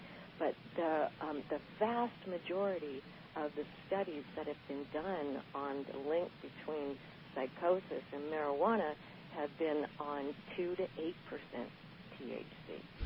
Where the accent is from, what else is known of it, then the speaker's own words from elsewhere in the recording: Washington, United States; So I grew up in Washington State, and marijuana is very common.